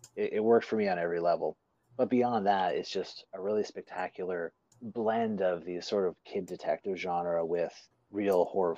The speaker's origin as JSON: {"language": "English", "region": "Prince Edward Island", "country": "Canada", "tie": "born or raised there", "said": "I grew up in Prince Edward Island, and a province just a little ways over, still a maritime province."}